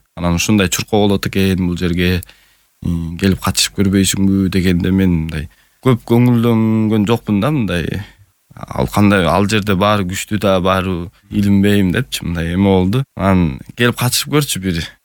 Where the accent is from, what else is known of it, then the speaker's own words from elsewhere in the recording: Tosor, Issyk-Kul Region, Kyrgyzstan; А бирок негизи айылман деле бул Жетөгүз район Тосор айылында төрөлүп өскөм да.